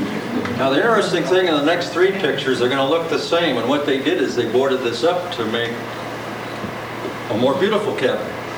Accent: Seattle, Washington, United States; born there; also born or lived in Honeymoon Heights; I was born in Seattle. Oh. And then Honeymoon Heights. And this was the house we had at Honeymoon Heights.

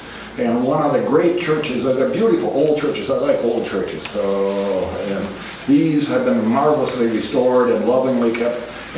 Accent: Kenyon, Minnesota, United States; My hometown of Kenyon, Minnesota, where there are 8 Norwegian Lutheran churches within 10 miles.

